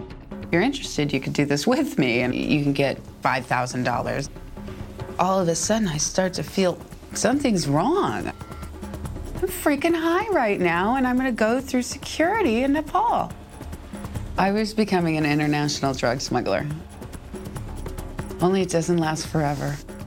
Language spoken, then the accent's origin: English; Los Angeles, California, United States; I grew up in Los Angeles, California. My parents raised me kind of unconventionally.